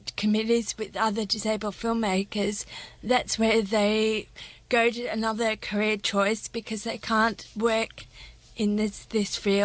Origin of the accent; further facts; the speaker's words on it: Lebanon; I grew up in Lebanon and all over the world, and my father was a diplomat